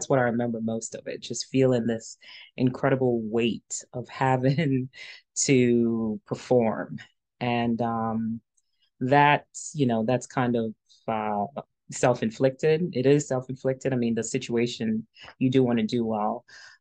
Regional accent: New York City, New York, United States; And I grew up in Queens, New York.

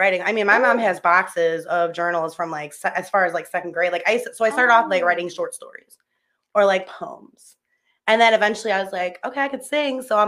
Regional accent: Park Ridge, Illinois, United States; I'm actually from Illinois. I was born in Cook County, Park Ridge. Grew up here all my life, really.

